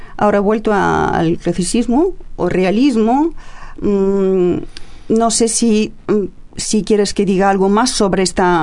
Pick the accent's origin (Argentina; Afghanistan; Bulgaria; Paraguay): Bulgaria; Spanish is a second language; Me encanta más el teatro, aunque he sido teleperiodista en mi país.